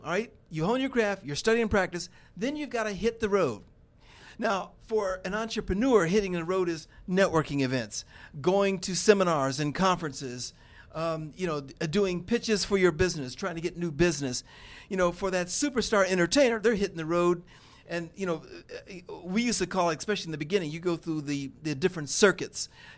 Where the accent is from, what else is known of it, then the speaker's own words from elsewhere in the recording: Dayton, Ohio, United States; I was from Dayton, Ohio